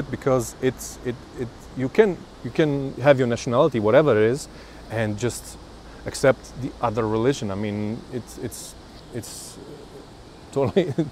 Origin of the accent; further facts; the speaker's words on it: Bijeljina, Republika Srpska, Bosnia & Herzegovina; in my hometown, we had like six, Bielina, I was born in Bielina.